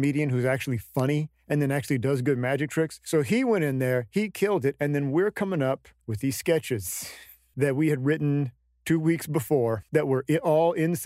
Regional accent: Stockton, California, United States; I'm a Californian through and through. I've only lived I've traveled a lot of places, but I've only lived in California. And the first 17 years of my life was in Stockton.

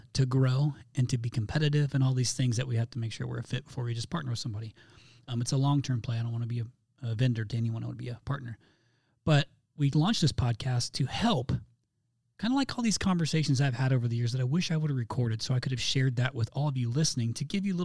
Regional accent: Indiana, United States; based out of Indianapolis, Indiana, my home state of Indiana. I'm a Hoosier.

